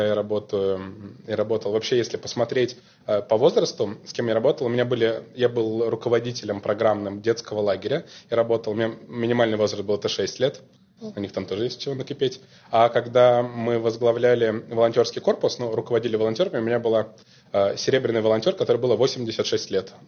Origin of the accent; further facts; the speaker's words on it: Kaliningrad, Kaliningrad Oblast, Russia; Я коренной калининградец, заканчивал 32-ю гимназию.